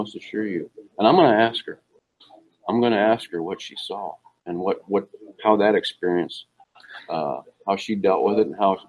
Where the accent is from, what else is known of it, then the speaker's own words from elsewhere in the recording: Marshallville, Ohio, United States; I'm from Ohio. I'm up close to where Gary lives. I'm from Marshallville, Ohio.